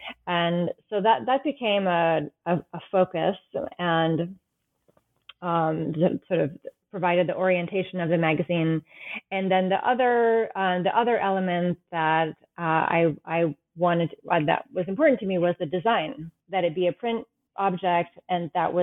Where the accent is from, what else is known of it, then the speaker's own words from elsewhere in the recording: New England, United States; I grew up in New England, and Amherst College is sort of perched right on the edge of a town common.